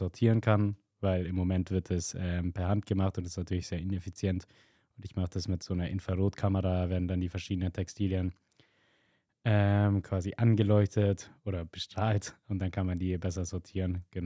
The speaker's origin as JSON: {"language": "German", "town": "Steppach", "region": "Bavaria", "country": "Germany", "said": "ich bin 23 und komme aus Steppach, also bei Neusis, so eine halbe Stunde von der Uni entfernt."}